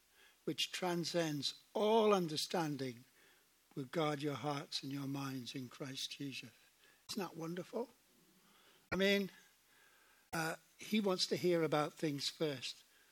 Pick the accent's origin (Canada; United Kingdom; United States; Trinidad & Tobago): United Kingdom; South West England; When I was brought up in Dorset on the farm, and when I was about 15